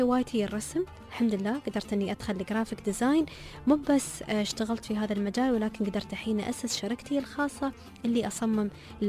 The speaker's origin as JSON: {"language": "Arabic", "country": "United Arab Emirates", "said": "عندنا في الإمارات"}